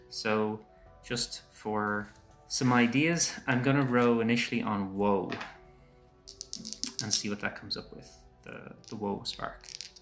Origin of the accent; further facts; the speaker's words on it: Ireland; I'm from Ireland.